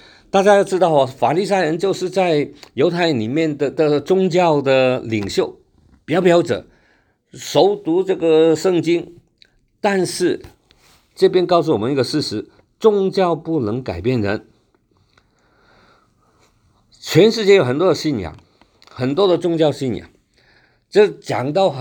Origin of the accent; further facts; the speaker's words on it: Hong Kong; 就像我们香港以前有一群的人以为自己是英国人